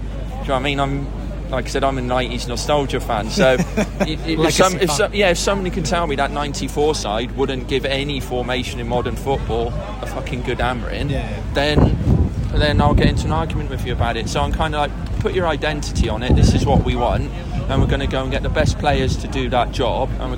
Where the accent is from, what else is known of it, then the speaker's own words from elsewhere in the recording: West Midlands, United Kingdom; now in Cheltenham, United Kingdom; Originally Herefordshire, down in the West Country. Now Gloucestershire, so Cheltenham based.